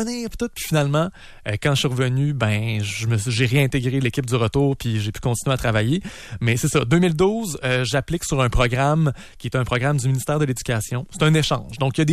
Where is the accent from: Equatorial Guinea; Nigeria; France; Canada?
Canada; Quebec; C'est tout le temps l'affaire qui nous ressort quand on dit qu'on est du Québec.